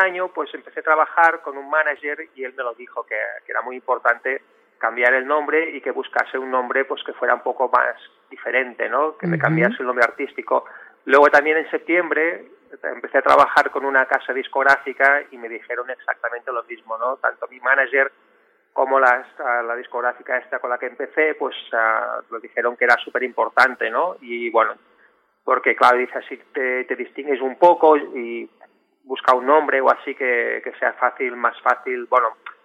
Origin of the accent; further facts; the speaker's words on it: Mataró, Catalonia, Spain; born there; yo nací en Mataró, en Barcelona, y hablo catalán.